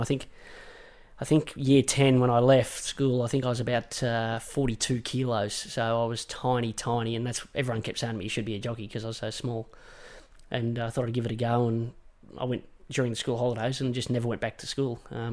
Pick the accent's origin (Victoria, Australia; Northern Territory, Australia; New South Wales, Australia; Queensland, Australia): Queensland, Australia; Yeah, I'm a Queenslander. I'm a passionate Queenslander